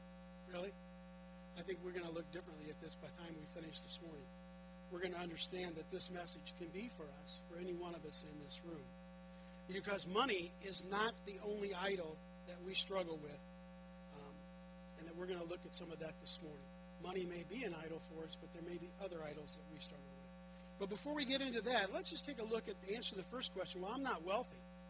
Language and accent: English; United States; born there; But I was born here in the United States of America, and that is a blessing.